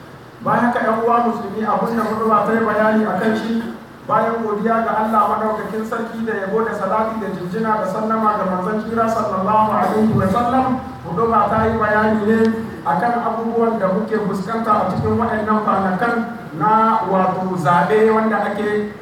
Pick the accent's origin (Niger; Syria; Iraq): Niger; بلادنا النيجر